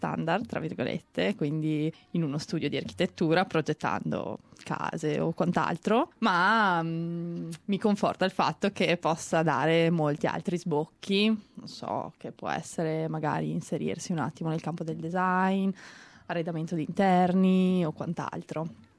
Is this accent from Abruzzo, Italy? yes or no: no; Lugo di Vicenza, Veneto, Italy; now in Australia; Allora, io sono di provincia di Vicenza, Lugo di Vicenza, un paesino piuttosto piccolino. Ho 25 anni e ho studiato architettura a Ferrara, laureandomi lo scorso novembre 2014.